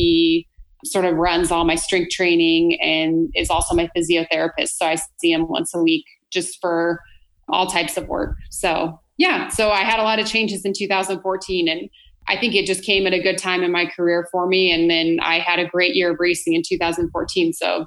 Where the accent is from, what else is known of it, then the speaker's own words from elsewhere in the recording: Bend, Oregon, United States; I was training in Bend, Oregon, which is coincidentally also my hometown.